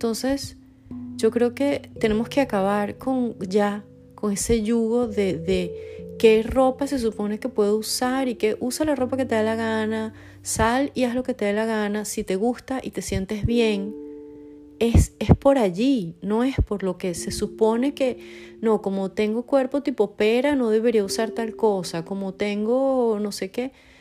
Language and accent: Spanish; Caracas, Capital District, Venezuela; regreso para Caracas. En Caracas fue, wow, fue muy bueno. Fue como regreso a mi ciudad natal, que además tenía años que no vivía allí